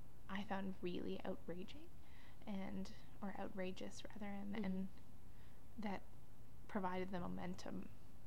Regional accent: Canada; I'm Canadian, so I thought, it's to give priority to Wisconsinites, and Americans before Canadians.

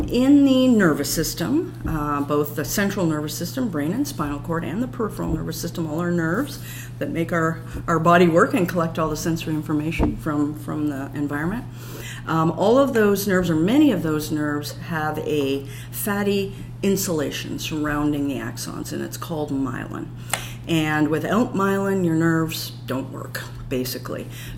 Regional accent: Canada; I'm Canadian.

